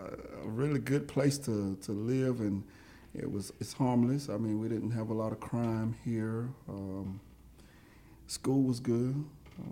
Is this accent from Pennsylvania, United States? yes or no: no; Pearson, Georgia, United States; also born or lived in Lakeland, Georgia; I was raised here in Pearson, Georgia, but born in Lakeland, Georgia.